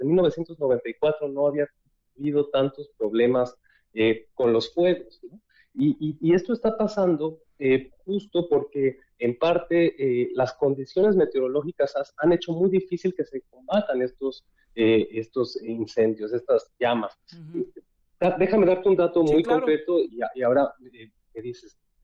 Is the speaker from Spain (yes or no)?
no; Mexico; Yo soy mexicano y he estado muy pendiente de lo que se dice allá.